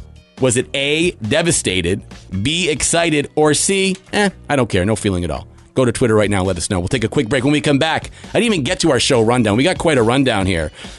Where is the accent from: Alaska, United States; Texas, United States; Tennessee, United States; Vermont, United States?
Vermont, United States; Rutland; as I'm growing up in Rutland